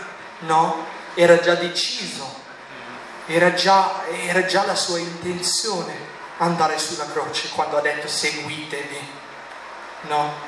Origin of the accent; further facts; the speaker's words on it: United States; Italian is a second language; now in Italy; E ho detto, no, sono americano, sono qua.